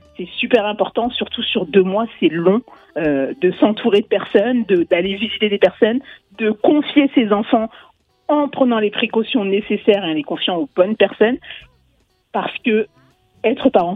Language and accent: French; France; personnellement, j'ai grandi en province, en France.